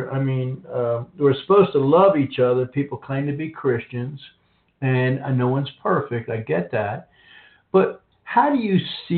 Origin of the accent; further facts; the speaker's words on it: United States; which is kind of embarrassing as an American